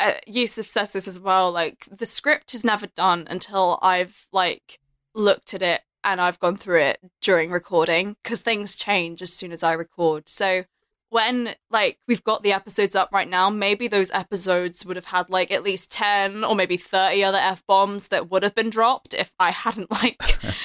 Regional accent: United Kingdom; like, that's, like, whenever I say I'm British, people are like, oh, British, kind of thing. Like, no, I'm actually... I don't speak like that.

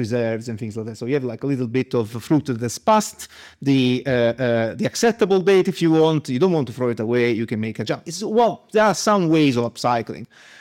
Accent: South Italy, Italy; English is a second language; I'm from South Italy.

